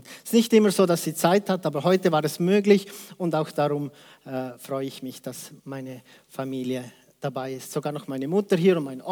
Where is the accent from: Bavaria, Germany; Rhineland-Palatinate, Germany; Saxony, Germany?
Bavaria, Germany; Hersbruck; moved away as an adult; also born or lived in Peru; Ich bin in Herbruck aufgewachsen, wie ich es gesagt habe. Mit 21 bin ich ausgereist, war in Lima unterwegs